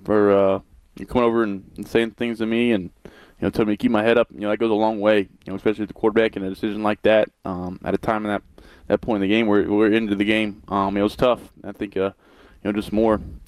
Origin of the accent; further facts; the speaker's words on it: the South, United States; I grew up in the South, you know, country music fan and barbecue fan, so it was nice being in Nashville.